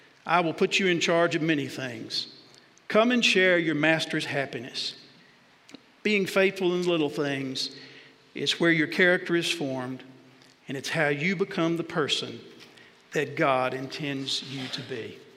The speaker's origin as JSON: {"language": "English", "town": "Jacksonville", "region": "Texas", "country": "United States", "tie": "born or raised there", "said": "He lived in Dallas, about 150 miles away from my hometown of Jacksonville, Texas."}